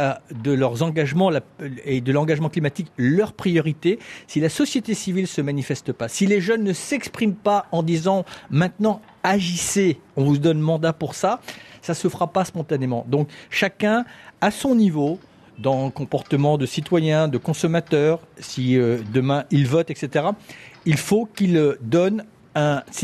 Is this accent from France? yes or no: yes; France; leur propre avenir, ici au Maroc, chez nous en France, là-bas au Burkina Faso, se détermine en ce moment.